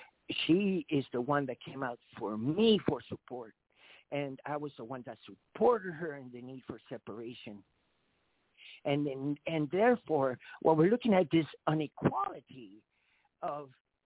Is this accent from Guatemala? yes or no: yes; Guatemala; because I was raised in Guatemala, I'm also able to decipher what is African and what is Spanish